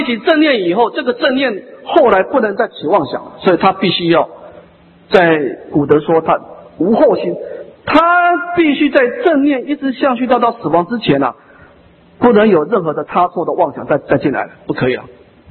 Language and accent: Chinese; Taiwan; 我们台湾人是很有慈悲心啊